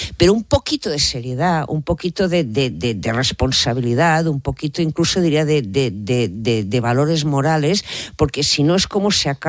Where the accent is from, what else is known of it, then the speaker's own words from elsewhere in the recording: Catalonia, Spain; yo como catalana